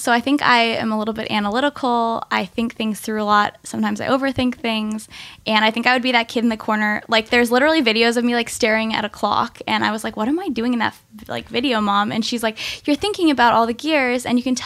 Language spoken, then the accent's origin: English; Seattle, Washington, United States; I was raised and grew up in Seattle, Washington.